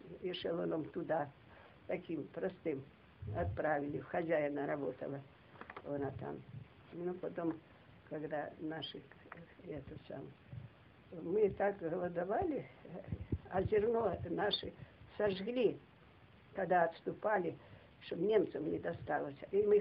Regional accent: Chapaevka, Zaporizhzhia Oblast, Ukraine; В Запорожской области, в Пологовском районе, в селе Чапаевка.

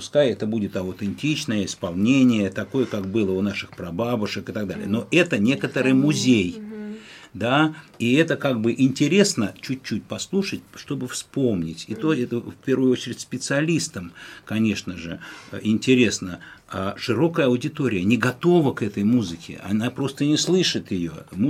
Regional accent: Vologda, Vologda Oblast, Russia; also born or lived in Moscow; Вот я родился в Москве. Мое детство прошло в Вологде.

